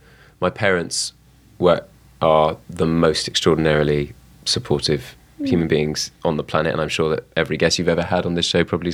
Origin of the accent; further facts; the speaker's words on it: London, United Kingdom; I grew up in Merton Park, which is southwest London. My family is still near there, quite near to where the Wimbledon tennis stadium is.